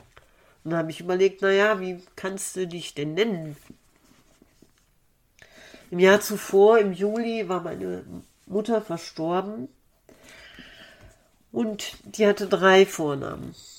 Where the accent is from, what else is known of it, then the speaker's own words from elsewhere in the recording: North Rhine-Westphalia, Germany; born there; now in Kerpen, Germany; 24.12.1965 in Issum, Ortsteil Sevelen, am linken Niederrhein geboren. Ich lebe auch wieder am linken Niederrhein, allerdings seit 2014 nicht mehr in meinem Geburtsort, sondern in der Gemeinde Kerpen.